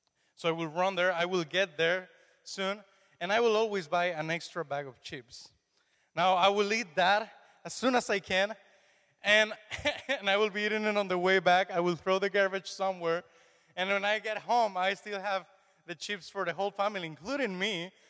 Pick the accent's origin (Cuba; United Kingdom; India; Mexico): Mexico; English is a second language; moved away as an adult; now in Oswego, United States; I was born in Mexico. I lived there my whole life until I was 18. And when I was 18, I moved to Lima, New York